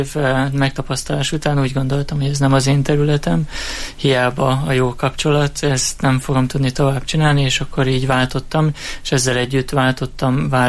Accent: Miskolc, Borsod-Abaúj-Zemplén, Hungary; Én Miskolcon születtem, és a Miskolcon is jártam a gimnáziumban, a Herman Ottó gimnáziumban.

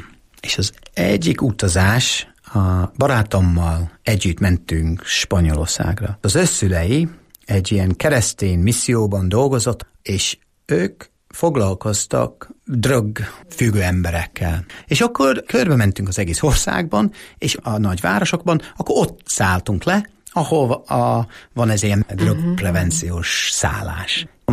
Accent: Warrington, North West England, United Kingdom; Hungarian is a second language; now in Hungary; Én Warringtonban születtem, és Warrington az Liverpool és Manchester között, északi Angliában, és ott jártunk a gyülekezetünkbe

